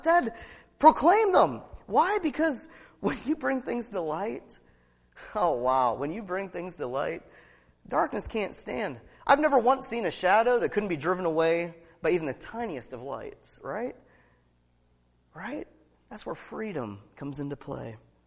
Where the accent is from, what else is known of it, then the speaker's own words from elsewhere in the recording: Alabama, United States; When I was growing up in Alabama, he talked about a sweet potato pie.